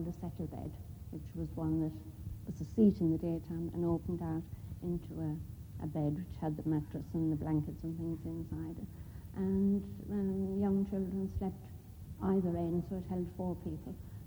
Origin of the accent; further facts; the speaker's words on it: Manchester, North West England, United Kingdom; I was brought up in Manchester in a Jewish household, but I was looked after quite a lot of the time by an Irish maid